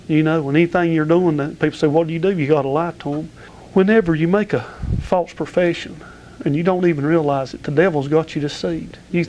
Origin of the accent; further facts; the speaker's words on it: Lenoir, North Carolina, United States; I was raised over in Caldwell County, over in Lenore, I guess I was around 11 years old when I met Brother Max over there, and just hung out over in Miller Hill most of the time growing up